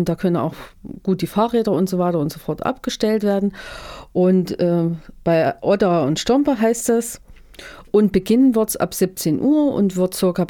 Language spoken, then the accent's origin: German; Erfurt, Thuringia, Germany; Ja, weil Erfurt meine Heimat und Geburtsstadt ist und wir Erfurter sind ganz liebes Völkchen